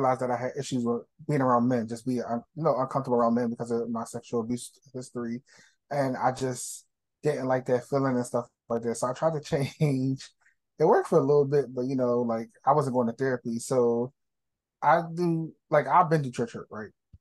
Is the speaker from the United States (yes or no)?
yes; Philadelphia, Pennsylvania, United States; I'm from Philly, born and raised, so I had no choice but to go to church when I was a child.